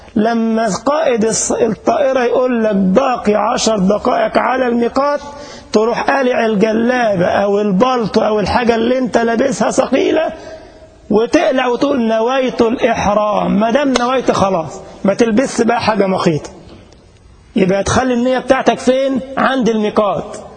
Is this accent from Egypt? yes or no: yes; Egypt; اللي جاي من بلدنا مصر